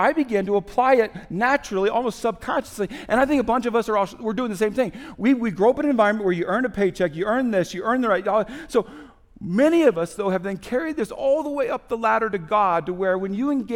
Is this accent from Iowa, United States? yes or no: no; Indiana, United States; I grew up in Indiana playing basketball where there wasn't class basketball at the time.